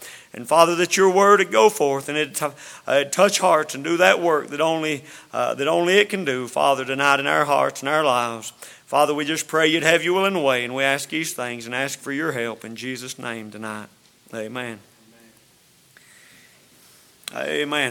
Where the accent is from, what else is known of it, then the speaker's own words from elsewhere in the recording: North Carolina, United States; I've lived all my life within about 2 miles of where I'm at now, and I was raised in the North Carolina side of the Virginia line.